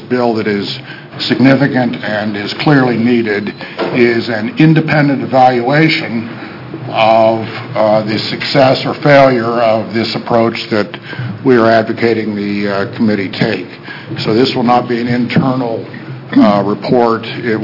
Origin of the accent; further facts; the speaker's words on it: Eugene, Oregon, United States; We're both Lane County boys.